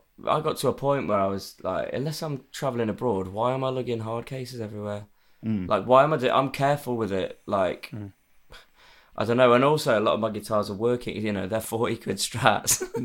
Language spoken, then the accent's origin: English; Chesterfield, East Midlands, United Kingdom; Yeah, I'm from Chesterfield, and I went to school in Derbyshire.